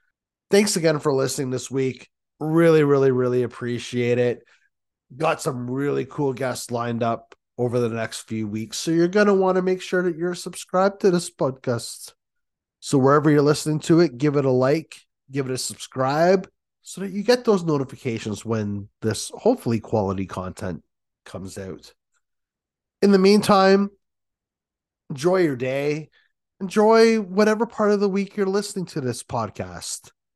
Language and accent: English; Canada; as a Canadian